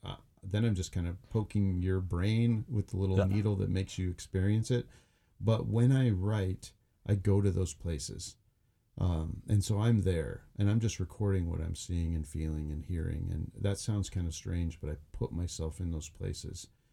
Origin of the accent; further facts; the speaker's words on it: Bethel, Alaska, United States; I had plenty of my friends growing up in Bethel.